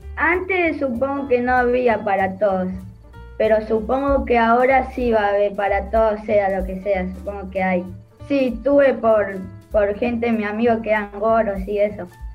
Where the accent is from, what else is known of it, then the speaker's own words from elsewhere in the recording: Berazategui, Buenos Aires Province, Argentina; vengo de acá de Berazategui, vengo de la 26.